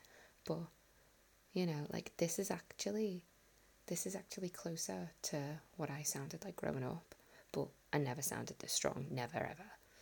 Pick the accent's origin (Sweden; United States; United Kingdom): United Kingdom; southern England; accent: southern; people ask me whereabouts in the UK I'm from, because my accent is primarily quite southern and not specifically regional other than that, and yet I definitely have some sounds which don't fit with the sort of generic southern received pronunciation accent.